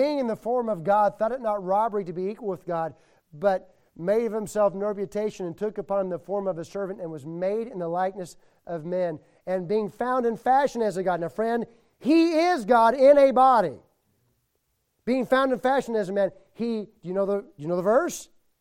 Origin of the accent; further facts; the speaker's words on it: Nashville, Tennessee, United States; Look, I'm from Nashville.